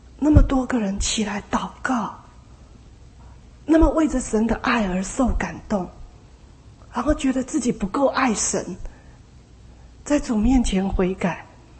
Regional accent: Taipei, Taiwan; 我在台北长大的，在家中除了跟父母讲台语以外，连跟兄弟姐妹很多都是讲国语的。哦，那26岁就去新竹了，更是什么都是讲国语的

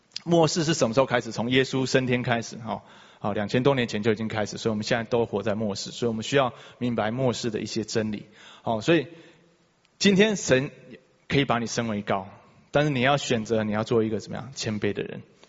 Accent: China; 这个是我们中国人就有的传统啊，长幼有序嘛

